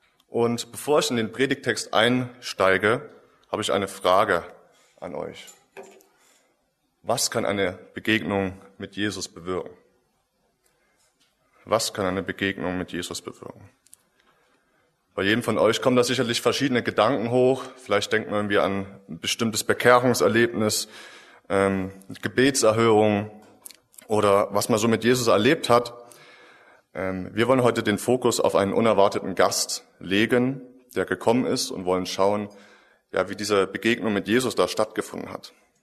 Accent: Chemnitz, Saxony, Germany; born there; also born or lived in Würzburg, Germany; wohne auch hier in Chemnitz, bin hier geboren. 2009 sind wir umgezogen, meine Eltern und ich, nach Würzburg. Und ich bin aufgrund des Studiums dann wieder hergezogen.

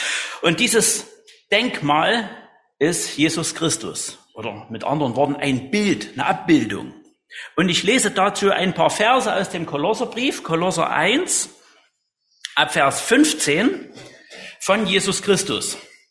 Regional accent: Thierfeld, Saxony, Germany; Ich bin in Tierfeld aufgewachsen und in Hardenstein zur Schule gegangen.

